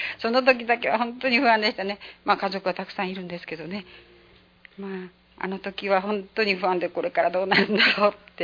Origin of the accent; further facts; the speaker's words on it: Sasebo, Nagasaki, Japan; moved away as an adult; 長崎県出身です。